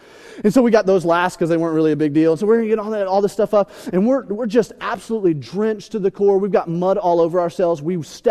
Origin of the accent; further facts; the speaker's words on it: Alabama, United States; I felt a little bit like a redneck, kind of at home, you know, because I grew up in Alabama.